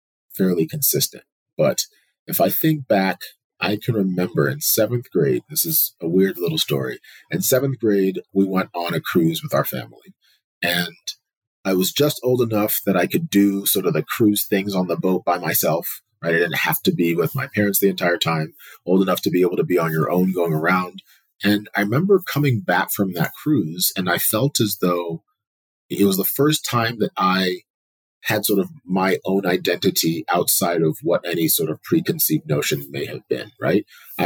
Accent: United States; I was raised in the United States, but in a Nigerian house.

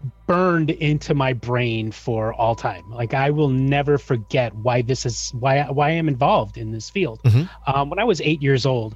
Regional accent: Chicago, Illinois, United States; much a Chicago native. My co-host on my show, he never lets me forget that by constantly making fun of my accent.

